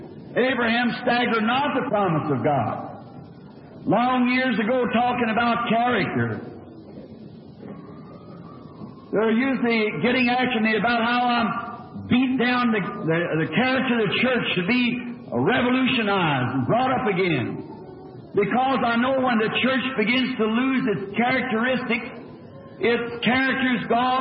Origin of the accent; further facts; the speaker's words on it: the South, United States; I'm a Southerner.